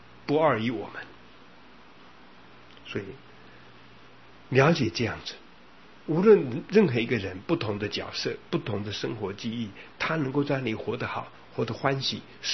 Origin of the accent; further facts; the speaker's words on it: Taiwan; 你我说我是从台湾来的。